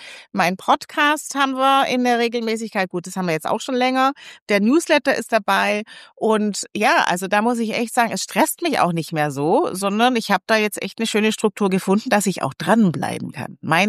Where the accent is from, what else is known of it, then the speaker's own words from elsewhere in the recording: Baden-Württemberg, Germany; Entschuldige mal, ich bin Schwabe.